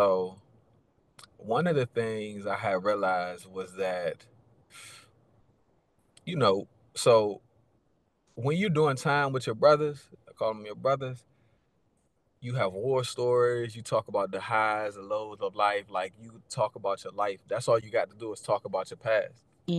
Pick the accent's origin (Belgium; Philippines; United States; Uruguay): United States; Newport News, Virginia; I'm from Newport News, Virginia.